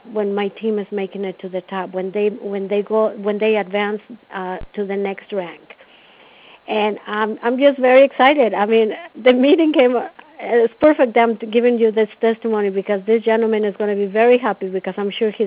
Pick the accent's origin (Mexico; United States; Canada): Mexico; So I said, I'm from Mexico. And one thing came to another one. And then he goes, so how often do you go to Mexico? So I told him, I said, I just came back like 3 weeks ago.